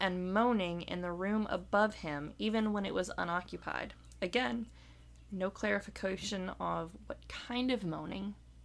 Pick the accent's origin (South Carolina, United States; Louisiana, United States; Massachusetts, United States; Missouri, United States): Louisiana, United States; New Orleans; one thing I learned specifically about my hometown was that once upon a time, there were prostitution districts.